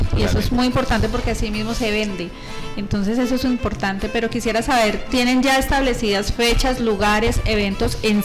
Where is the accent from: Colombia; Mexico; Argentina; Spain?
Colombia; nos identifica como colombianos y nos identifica como una cultura real